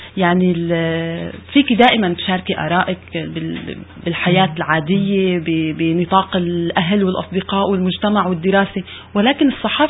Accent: Suwayda, As-Suwayda Governorate, Syria; بالمجتمع الطائفة الدرزية بالسويدة، حصرا مدينتي اللي هي أنا منها.

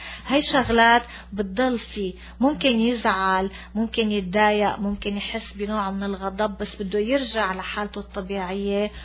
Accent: Damascus, Damascus Governorate, Syria; also born or lived in Golan Heights; أنا من الجولان نازحة لما نزحنا بال67 كنت صف ثالث ابتدائي ففتنا على المدرسة كبرنا بالشام وطلعنا بالشام ودرسنا بالشام

